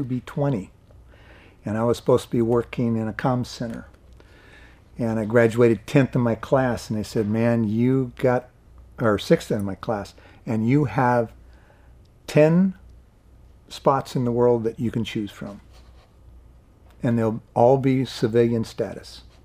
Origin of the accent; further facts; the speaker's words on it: Florida, United States; born there; I was born in Florida. I was raised in the U.S. Air Force.